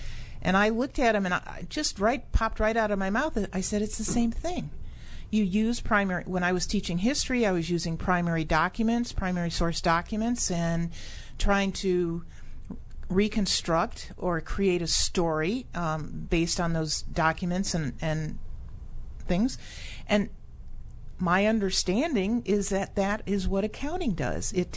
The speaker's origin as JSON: {"language": "English", "region": "Michigan", "country": "United States", "tie": "born or raised there", "said": "I'm from Michigan."}